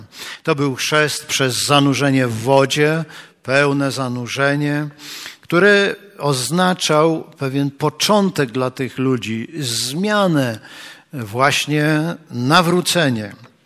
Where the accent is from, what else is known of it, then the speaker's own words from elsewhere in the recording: Gdańsk, Pomeranian Voivodeship, Poland; bo my z Gdańska powinniśmy od czasu do czasu przynajmniej poczytać z Biblii Gdańskiej